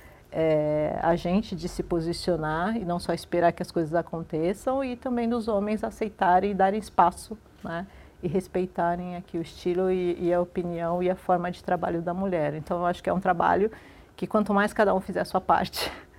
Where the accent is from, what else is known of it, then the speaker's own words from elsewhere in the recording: Minas Gerais, Brazil; Eu sou mineira, então eu sou tranquila, né?